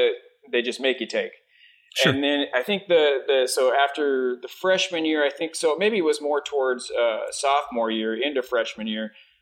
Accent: Texas, United States; Well, born and raised in Texas. So okay. Texan native, 100% through and through.

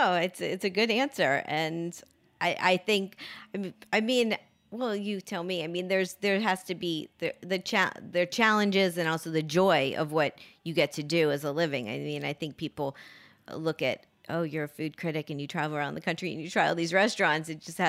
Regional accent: Miami, Florida, United States; And next time I go down to Miami, because that's my hometown, and I do get down there

